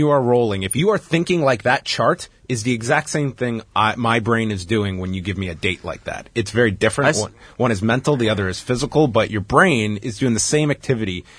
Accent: Canada; Especially as a Canadian.

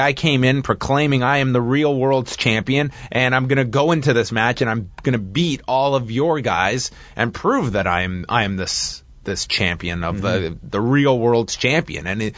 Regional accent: Atlanta, Georgia, United States; also born or lived in Carolinas, United States; Since I grew up in Atlanta in the Carolinas, I knew that Ric Flair was the man and the real world champion.

